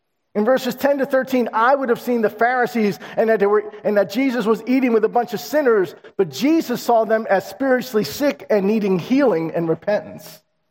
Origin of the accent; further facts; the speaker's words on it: Philadelphia, Pennsylvania, United States; now in Lansdale, United States; I'm from North Philly originally, family. I don't go back there. I live in Lansdale.